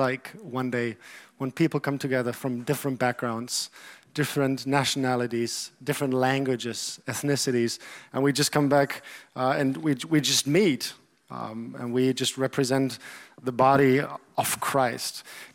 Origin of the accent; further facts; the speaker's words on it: North Rhine-Westphalia, Germany; now in Austria; I'm a German native. I grew up near Dortmund.